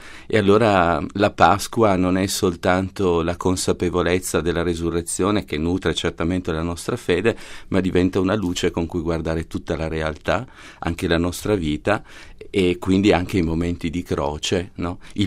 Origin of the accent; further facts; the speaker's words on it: Turin, Piedmont, Italy; io come torinese di origine